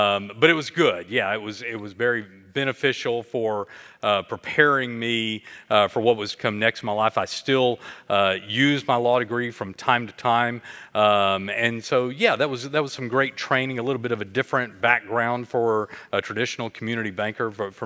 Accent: Longview, Texas, United States; also born or lived in Dallas, United States; I was born in Dallas, but reared in Longview, graduated from Longview High School, went to college at Baylor University.

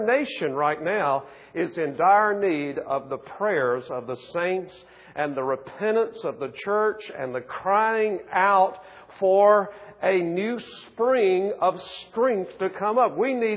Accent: South Carolina, United States; accent: South Carolina; I remember when I was a little boy, I was raised in South Carolina, and you probably hear it in my accent, and it was a very rural area

